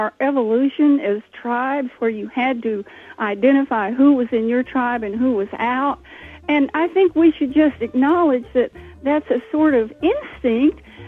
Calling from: Texas, United States; Well, I'm from Texas. Now, that's not the Deep South, but it still is the South.

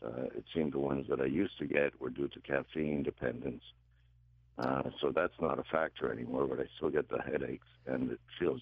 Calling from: Athens, New York, United States; I'm not far from Albany. Athens. I'm in Greene County.

